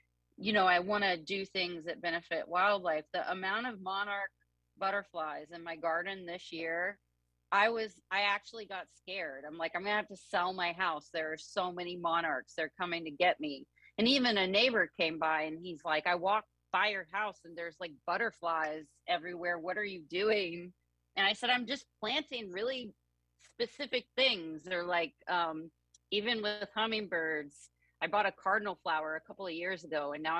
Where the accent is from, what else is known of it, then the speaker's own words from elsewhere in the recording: Kentucky, United States; also born or lived in New York City; I'm from Kentucky and I lived in New York City for 16 years. And when my husband and I got our place in the Catskills